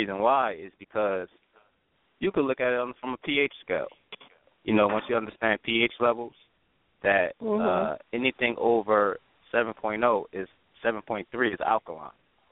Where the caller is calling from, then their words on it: East Orange, New Jersey, United States; I'm calling from East Orange, New Jersey.